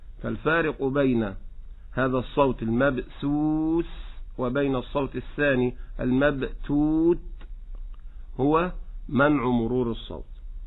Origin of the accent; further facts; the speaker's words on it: Egypt; accent: Egyptian; هذه مشكلة كبيرة عندنا في لهجتنا المصرية